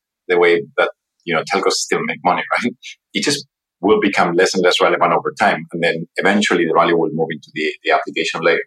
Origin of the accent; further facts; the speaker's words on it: Spain; moved away as an adult; also born or lived in Japan / United States; I'm originally from Spain, and you know, I studied in Japan, and therefore I left Spain before I actually worked ever in Spain, and you know, spent the first, let's say, few years of my career in Japan first, and then in the US on the West Coast.